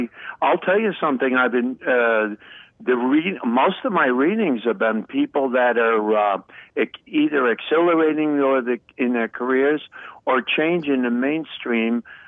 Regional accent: Amityville, New York, United States; I am from Amityville, Long Island, so I might have an edge on other people.

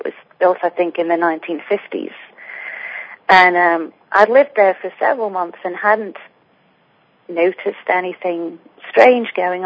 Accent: England, United Kingdom; I grew up in England in a town in the middle of the country that had a lot of historical buildings and a lot of haunted legend.

